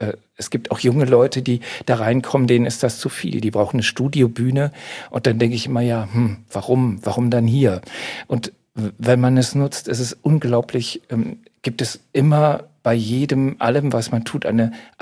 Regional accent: North Rhine-Westphalia, Germany; moved away; Seit ich weg bin aus dem Ruhrgebiet, bin ich viel authentischer mit meiner Herkunft

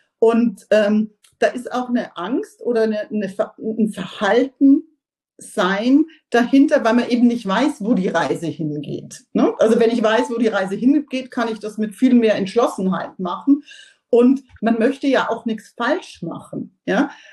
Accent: Germany; Als Deutsche, wir interpretieren Veränderungen häufig negativ

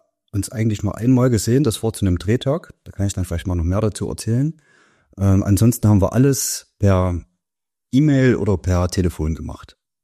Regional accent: Saxony, Germany; accent: Erzgebirgisch; Ich spreche ja gar nicht so extrem erzgebirgisch. Ich verstehe das super und ich denke, wenn ich am Stammtisch sitze oder wenn wir mit der Familie zusammen sind, dann redet man auch einfach erzgebirgisch.

